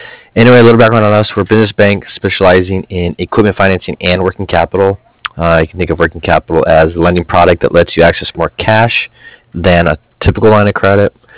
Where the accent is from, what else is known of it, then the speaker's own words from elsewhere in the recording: Cardiff, Wales, United Kingdom; I'm from Cardiff.